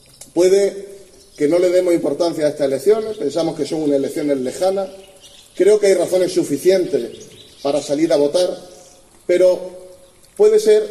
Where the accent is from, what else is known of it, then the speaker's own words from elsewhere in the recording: Andalusia, Spain; Nosotros somos profundamente almerienses, pero sobre todo somos profundamente españoles.